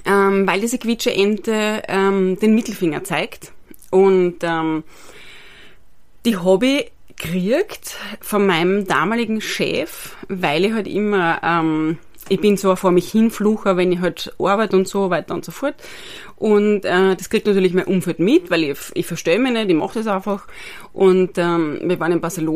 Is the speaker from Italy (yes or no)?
no; Styria, Austria; moved away as an adult; ich bin dann aber mit 21, 20 war ich noch, einfach nach Wien gegangen, weil ich bin gebürtige Steirerin